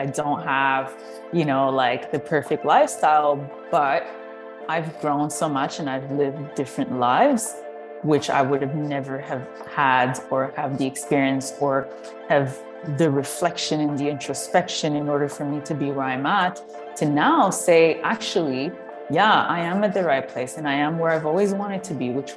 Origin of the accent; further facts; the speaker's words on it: Montreal, Quebec, Canada; moved away as an adult; I was born and raised in Montreal, lived there for 25 years, and then left 10 years ago.